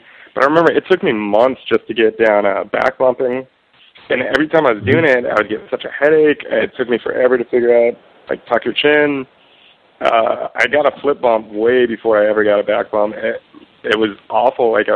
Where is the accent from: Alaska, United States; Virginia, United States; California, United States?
Virginia, United States; Reston; also born or lived in Herndon; I grew up in Reston in Herndon, Virginia. I went to Oakton High School.